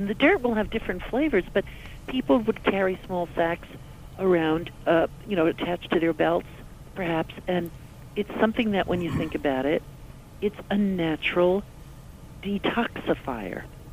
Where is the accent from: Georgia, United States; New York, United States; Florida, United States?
New York, United States; I grew up in the New York area, and we fixed supper as well.